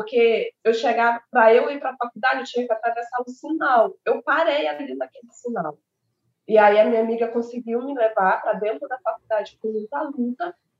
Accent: Maranhão, Brazil; now in Rio de Janeiro, Brazil; Não, eu não sou do Rio. Eu sou de uma cidade chamada Pernambuco, uma cidade no interior do Maranhão. E eu vim para o Rio para fazer faculdade de engenharia de petróleo.

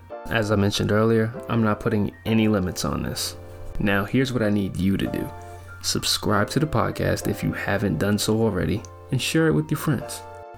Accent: New York, United States; now in Spain; I'm a New Yorker. I currently live in Spain, and I've been living here for the last 3 years.

